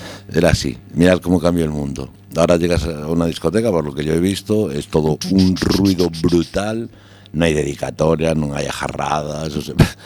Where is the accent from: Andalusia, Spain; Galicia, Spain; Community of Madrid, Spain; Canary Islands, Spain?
Galicia, Spain; A Coruña; yo viví en la City, pero como buen coruñés, buen gallego, tenía la aldea.